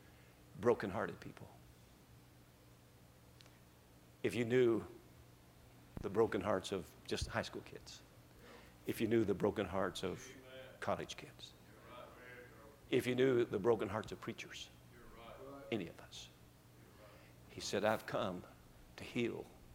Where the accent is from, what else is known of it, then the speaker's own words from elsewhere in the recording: Kentucky, United States; I'm from Kentucky, and there they raise tobacco.